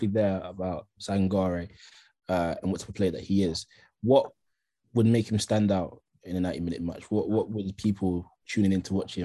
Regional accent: England, United Kingdom; I'd say Premier League because obviously we are from England, so a lot of people listening would be Premier League fans.

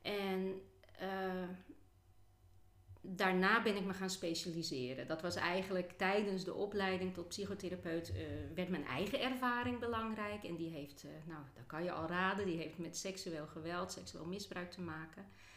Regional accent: Zaandijk, North Holland, Netherlands; ik ben geboren in Zaandijk. Oh, ja. Aan de Zaan, tussen de molens bijna. En daar heb ik ook op school gezeten. En na de middelbare school ben ik in Amsterdam gaan studeren.

